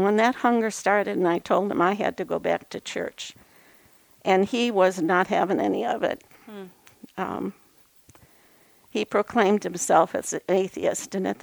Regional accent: Garden City, Michigan, United States; also born or lived in Willow Run; So I grew up in Garden City after living in Willow Run, which was an army barracks that they turned into a place for families that were low income.

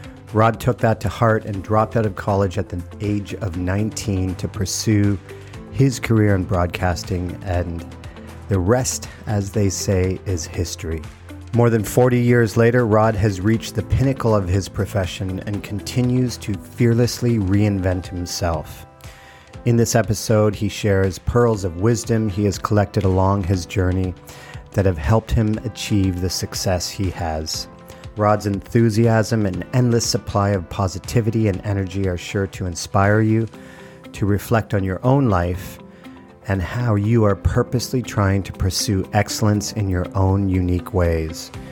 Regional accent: Canada; Growing up in Canada, I was very passionate about sport, in particular football and golf.

